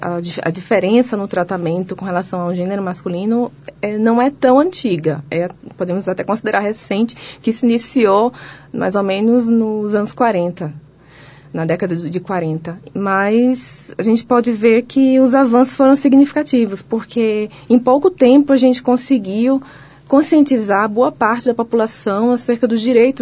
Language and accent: Portuguese; Recife, Pernambuco, Brazil; moved away as an adult; now in União da Vitória, Brazil; Bom, eu sou do Recife, onde eu morei praticamente minha vida inteira. O meu sotaque dá para perceber que eu não sou daqui, né, professor?